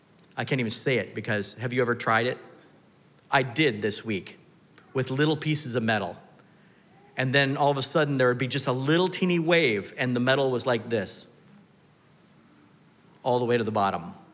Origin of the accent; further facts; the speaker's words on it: Pacific Northwest, United States; I grew up in the Northwest when I was really young, and we learned on the smaller trees